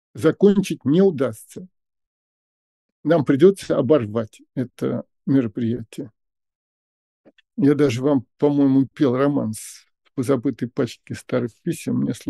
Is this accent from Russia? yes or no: yes; Russia; born there; Я уроженец РСФСР, вообще-то.